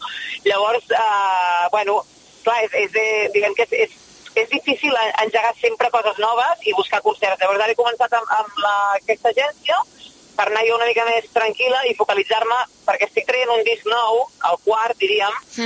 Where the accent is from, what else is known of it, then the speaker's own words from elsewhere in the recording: Sabadell, Catalonia, Spain; moved away as an adult; m'ha vist en totes les meves edats, vull dir, fins als 20 i tants que vaig marxar de Sabadell, és la meva segona casa.